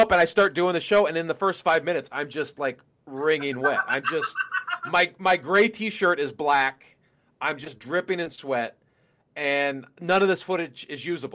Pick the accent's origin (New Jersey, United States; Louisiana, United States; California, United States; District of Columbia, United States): District of Columbia, United States; Washington; shooting it in D.C. was great and fun and a wonderful experience, and I'm glad I did it in my hometown.